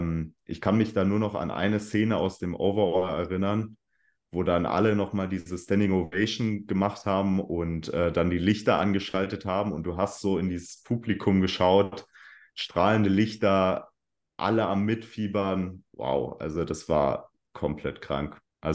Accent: Berlin, Germany; born there; now in Hamburg, Germany; Also ich bin gebürtiger Berliner, aber ich wohne jetzt seit 3 Jahren wegen meinem Studium auch in Hamburg.

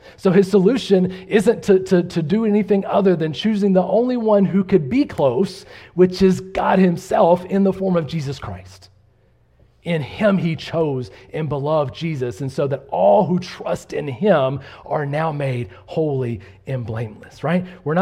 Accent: the South, United States; I'm not saying that because I'm from the South and I say y'all a lot.

